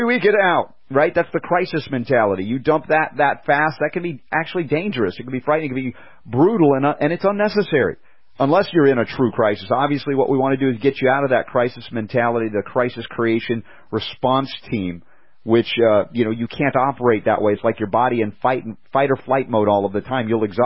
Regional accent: Atlanta, Georgia, United States; I remember a talk show host I grew up on in Atlanta.

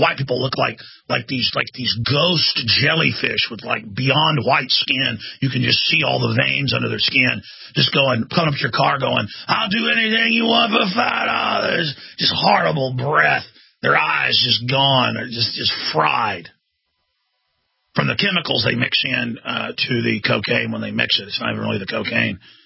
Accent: Dallas, Texas, United States; They're literal zombies where I grew up in Dallas

